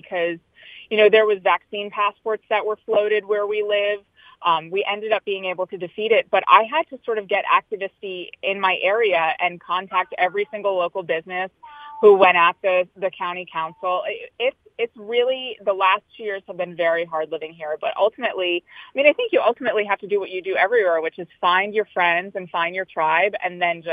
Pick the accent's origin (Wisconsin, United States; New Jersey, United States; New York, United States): New York, United States; I'm originally a New Yorker, but we live in like a suburb of D.C.